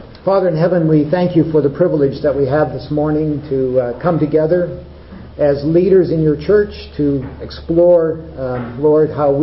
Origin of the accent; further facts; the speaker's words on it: Canada; moved away as an adult; now in Australia; I sound a little different because I come originally from Canada. Originally came from Canada just over 5 years ago, and came here to Australia